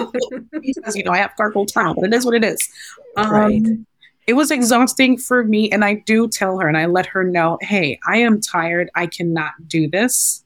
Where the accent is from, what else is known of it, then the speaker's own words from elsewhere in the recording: Ghana; I am the only girl in my family. I'm Ghanaian.